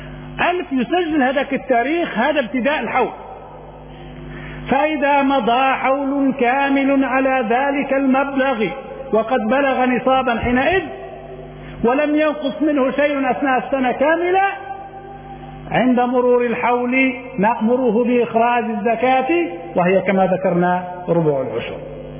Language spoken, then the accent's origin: Arabic; Libya; المفروض أن الآن النصاب عندنا في ليبيا 1,000 دينار